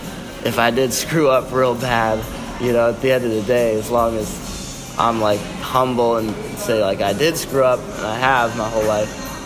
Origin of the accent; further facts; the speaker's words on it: Ireland; Yeah, and I try to stay balanced, but I'm Irish.